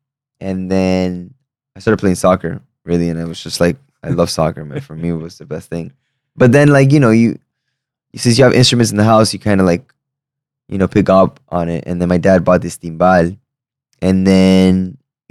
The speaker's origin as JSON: {"language": "English", "town": "Miami", "region": "Florida", "country": "United States", "tie": "born or raised there", "also_born_or_lived": "Peru", "said": "I was born in Peru, but I was raised in Miami."}